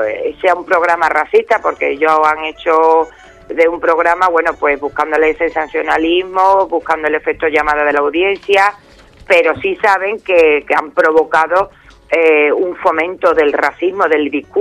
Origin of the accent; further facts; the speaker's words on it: Spain; somos ciudadanos y ciudadanas de pleno derecho porque somos españoles y españolas